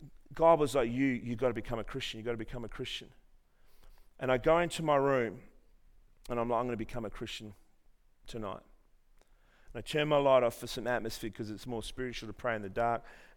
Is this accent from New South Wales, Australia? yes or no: yes; Armidale, New South Wales, Australia; Like I said, I grew up in Armidale.